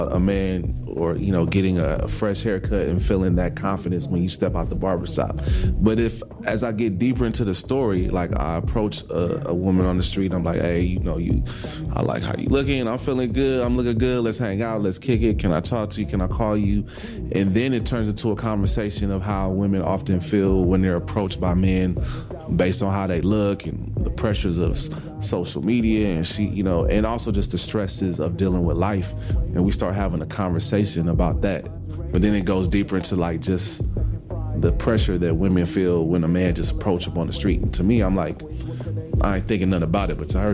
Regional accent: Oakland, California, United States; I remember growing up in Oakland and always coming across the bridge to the city

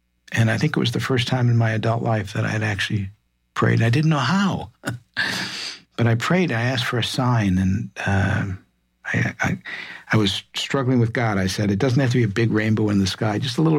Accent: Midwest, United States; And I said, sure, I grew up in the Midwest.

